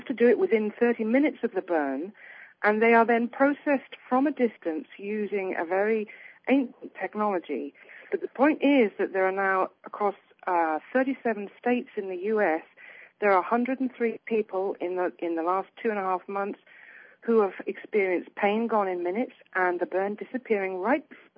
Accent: South West England, United Kingdom; I'm from Cornwall in England.

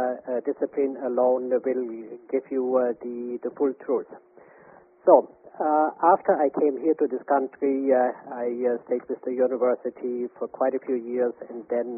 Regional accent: Germany; English is a second language; moved away; as you might have noticed from my accent, I'm originally from Germany, but I've lived here in this country for 35 years.

